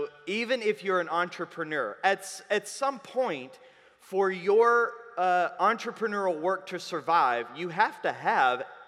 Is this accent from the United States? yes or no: yes; United States; I got it, I'm American, and I'm sorry about that.